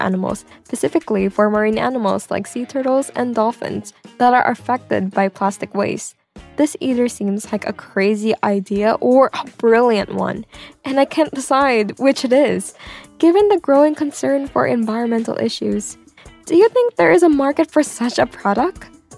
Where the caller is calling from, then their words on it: Honolulu, Hawaii, United States; I'm calling from Honolulu, Hawaii.